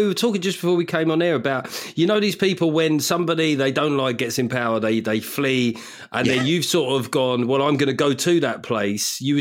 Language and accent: English; United Kingdom; I'm British.